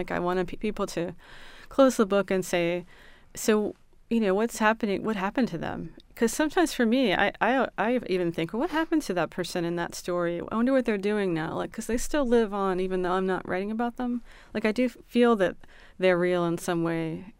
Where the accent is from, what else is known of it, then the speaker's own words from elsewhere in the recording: Baltimore, Maryland, United States; my family was Polish. We grew up in Baltimore City.